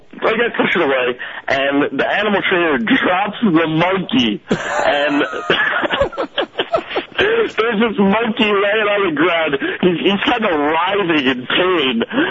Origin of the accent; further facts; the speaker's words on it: New Jersey, United States; I'm from Jersey, but we're at the Bronx Zoo.